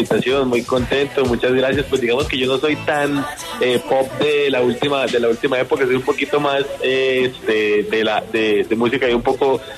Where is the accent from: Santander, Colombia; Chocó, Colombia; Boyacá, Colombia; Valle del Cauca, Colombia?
Santander, Colombia; yo vengo del campo, soy santandereano, mis padres han cultivado café orgánico desde hace muchos años, casi 40 años.